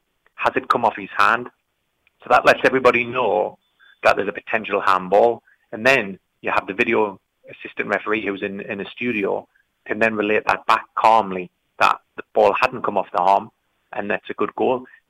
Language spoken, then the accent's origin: English; North East England, United Kingdom; accent: Geordie; My Geordie accent was actually used in one